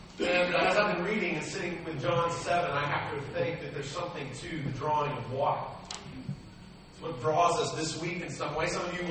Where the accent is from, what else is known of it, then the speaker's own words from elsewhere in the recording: San Diego, California, United States; I grew up in San Diego, California. My dad preached at Little Mason Church of Christ down in the San Diego area.